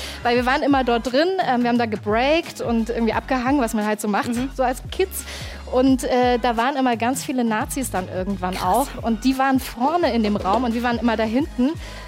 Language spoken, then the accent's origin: German; Erfurt, Thuringia, Germany; Meine Liebe, meine Heimatstadt, Erfurt. Wir sind beide aus Erfurt.